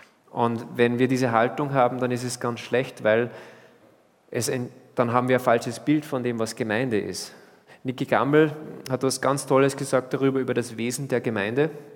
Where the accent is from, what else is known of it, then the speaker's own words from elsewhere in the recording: Austria; weil wir haben eine Tendenz, gerade als Österreicher